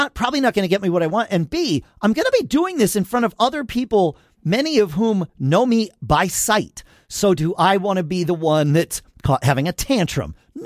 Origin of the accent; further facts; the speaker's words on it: United States; I grew up near New York.